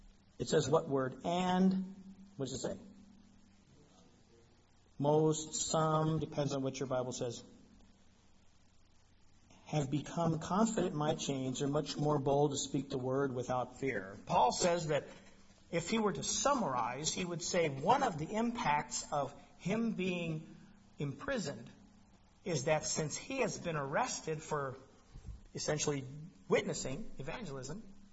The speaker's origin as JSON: {"language": "English", "region": "Colorado", "country": "United States", "tie": "born or raised there", "said": "I saw one time a church I grew up in Colorado"}